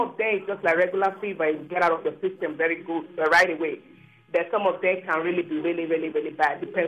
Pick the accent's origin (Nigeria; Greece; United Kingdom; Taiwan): Nigeria; moved away as an adult; now in United States; I'm from Nigeria. I was born in Nigeria. I left when I was 20. I'm being in the United States now for 20 years, so I spent half and half years.